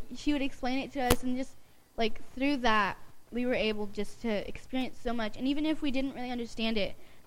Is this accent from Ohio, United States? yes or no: yes; Cincinnati, Ohio, United States; But originally, I'm actually from Cincinnati, Ohio.